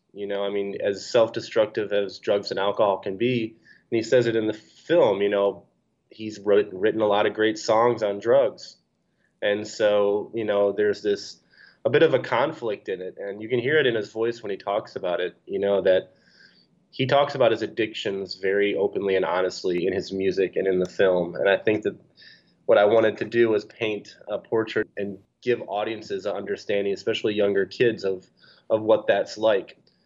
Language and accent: English; Ann Arbor, Michigan, United States; also born or lived in New York; now in Los Angeles, United States; You know, I grew up in Ann Arbor, and, you know, I remember Danny when he was, you know, doing small shows.